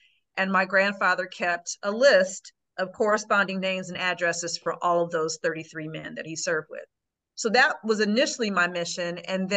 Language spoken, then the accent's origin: English; Marion, Indiana, United States; We're from Marion, Indiana